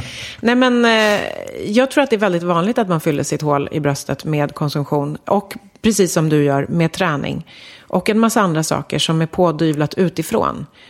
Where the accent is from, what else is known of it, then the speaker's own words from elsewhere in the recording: Sweden; also born or lived in Brazil; Och jag är världens stoltaste svensk. Men jag är också från Brasilien till exempel.